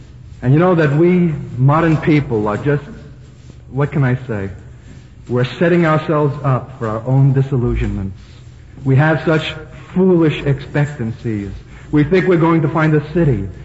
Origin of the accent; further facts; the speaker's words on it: New York City, New York, United States; I'm a Brooklyn boy, a New Yorker. I grew up in the Depression years.